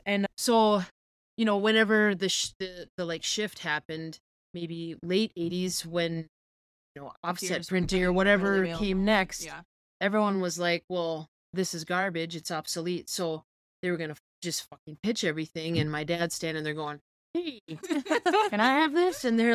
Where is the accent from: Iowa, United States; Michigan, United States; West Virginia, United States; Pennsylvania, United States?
Pennsylvania, United States; We're from Pennsylvania.